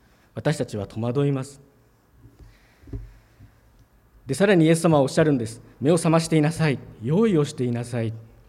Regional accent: Hokkaido, Japan; moved away as an adult; also born or lived in Tokyo; now in Fukuoka, Japan; 私はもともと北海道出身でして、その後上京して東京して社会人をしていましたときに、御言葉に感動して証明を受けたと信じてこの福岡へやってきました。

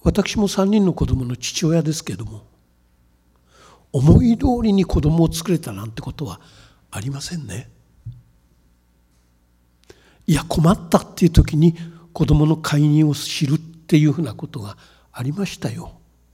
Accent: Tokyo, Japan; also born or lived in Nagano / Ito / Hamamatsu; 私は東京で生まれ東京で育った人間ですけども

